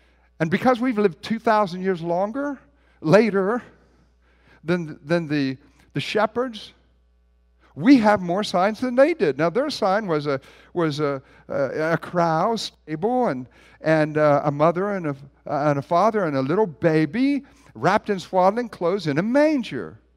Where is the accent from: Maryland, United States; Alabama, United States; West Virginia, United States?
West Virginia, United States; Now, I'm from West Virginia. I grew up in West Virginia.